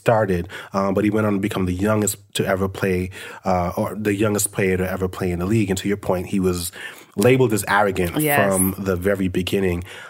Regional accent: Brooklyn, New York, United States; She is somehow connected to one of my earliest best friends that I grew up with in Brooklyn.

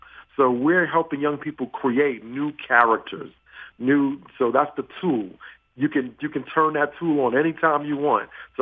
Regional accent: Brooklyn, New York, United States; And I grew up in Bed-Stuy, Brooklyn, right?

